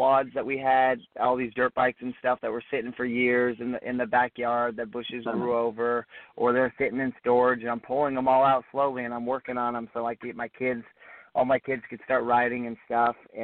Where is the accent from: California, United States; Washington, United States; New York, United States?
California, United States; I'm born and raised in Humboldt County. I've lived here my whole life, and this is my home.